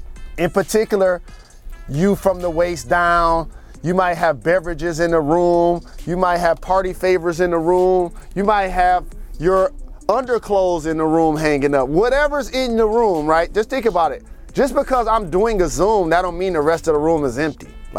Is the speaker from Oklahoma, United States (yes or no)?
no; Massachusetts, United States; I'm from Massachusetts, but I represent New York.